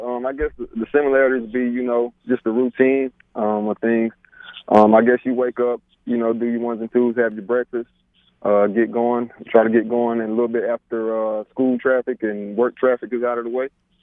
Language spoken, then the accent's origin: English; Alabama, United States; where'd you come from? I came from Alabama.